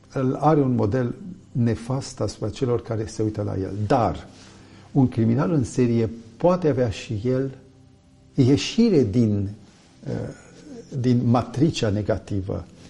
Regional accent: Romania; Eu sunt român pentru că am stat între români.

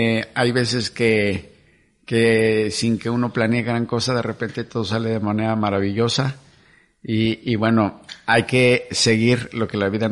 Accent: Mexico City, Mexico; Crecí en la Ciudad de México. Y mi mamá nos inculcó los valores de la cultura alemana.

